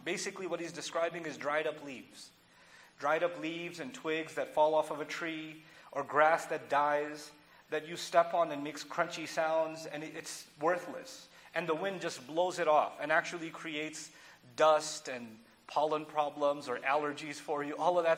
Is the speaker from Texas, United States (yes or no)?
yes; Dallas, Texas, United States; I come from Dallas. There's nothing to look at, you know.